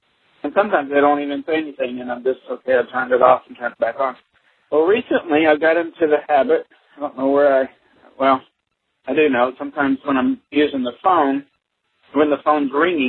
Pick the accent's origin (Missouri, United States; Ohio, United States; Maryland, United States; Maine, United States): Missouri, United States; Springfield; Hi, Adam. … I'm from Springfield, Missouri.